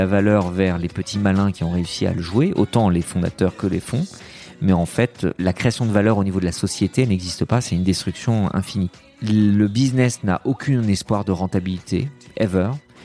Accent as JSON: {"language": "French", "country": "France", "tie": "born or raised there", "also_born_or_lived": "Lebanon", "said": "Je suis un immigré de première génération, deuxième génération, je sais pas comment on dit. Je suis né au Liban, mais je suis arrivé en France très très vite."}